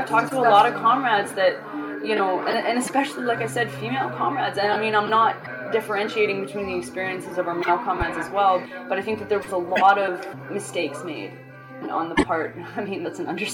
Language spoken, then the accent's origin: English; Canada; I never once fathomed that I would ever experience what I experienced as a Canadian citizen.